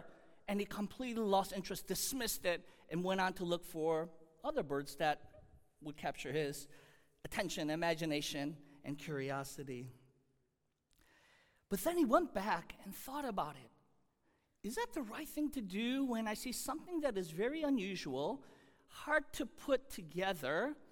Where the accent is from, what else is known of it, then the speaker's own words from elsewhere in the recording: Chicago, Illinois, United States; Well, growing up in Chicago, we had long winters